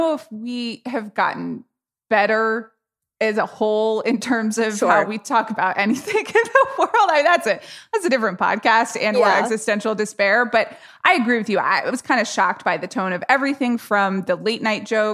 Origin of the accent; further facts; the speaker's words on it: Atlanta, Georgia, United States; You know, I grew up in Atlanta, Georgia